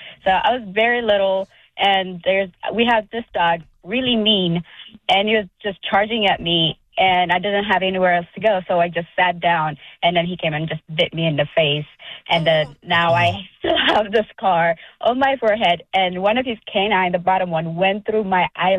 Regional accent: Ethiopia; I grew up in Ethiopia

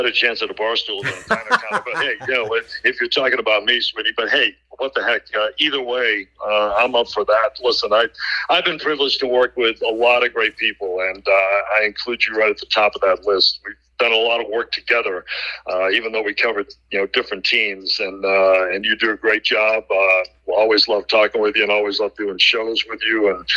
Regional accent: Boston, Massachusetts, United States; now in New York, United States; And here I am still in New York after all these years, a Bostonian in New York. But I guess I'm officially a New Yorker now.

